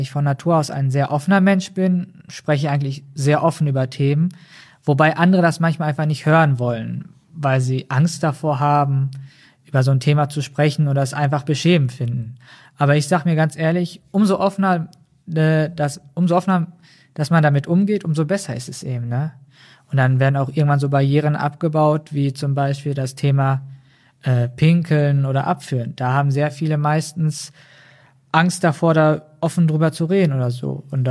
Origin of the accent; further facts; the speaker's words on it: Herne, North Rhine-Westphalia, Germany; bin jetzt 20 Jahre alt, werde in 8 Tagen 21. Ich komme aus Herne